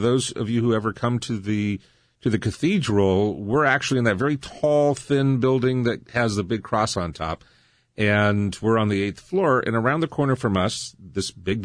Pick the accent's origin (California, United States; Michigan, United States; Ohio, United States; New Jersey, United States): Ohio, United States; born there; but I was born in the Barberton, Maslin, Canton area myself, which is not far from where Mother Angelica comes.